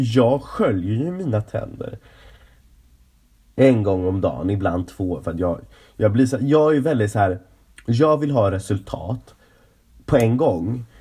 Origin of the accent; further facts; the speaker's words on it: Stockholm County, Sweden; jag pratar göteborgska nu, jag är inte från Göteborg, jag är från Roslagen.